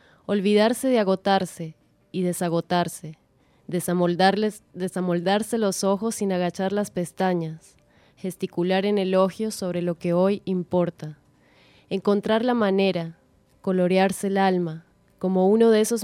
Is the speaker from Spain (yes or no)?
no; Bogotá, Colombia; moved away as an adult; now in Córdoba, Argentina; yo soy de Bogotá, Colombia. Llegué a Córdoba hace 6 años. Venía principalmente por 2 años a hacer una maestría en literatura y me capturó esta ciudad, así que aquí estoy.